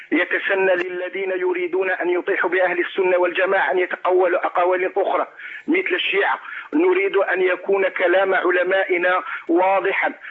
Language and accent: Arabic; Algeria; من الجزائر.